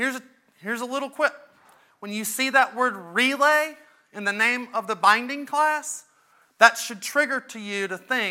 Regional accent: Australia; since I'm an Australian, Damien's from Australia

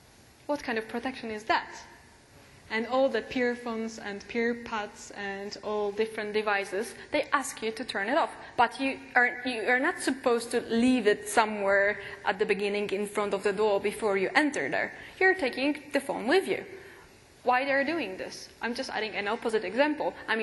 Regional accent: Poland; English is a second language; I'm from Poland. We need visas.

